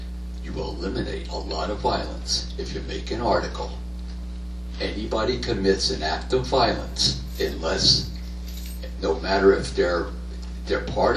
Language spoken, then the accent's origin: English; Bethlehem, Pennsylvania, United States; born and raised in Bethlehem, Pennsylvania, owned a home on 813 Lockheed Street in Bethlehem, Pennsylvania.